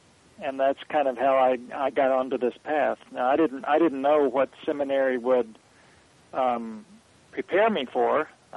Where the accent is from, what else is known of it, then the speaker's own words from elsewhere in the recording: North Carolina, United States; Well, I grew up Protestant Methodist in North Carolina.